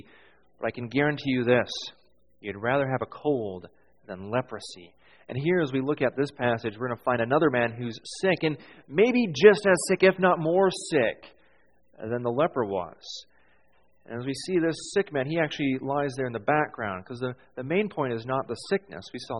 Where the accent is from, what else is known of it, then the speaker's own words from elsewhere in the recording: United States; moved away; I'm from the States, and whenever I go to the doctor in the States, pretty much no matter what, they ask you about the pain scale.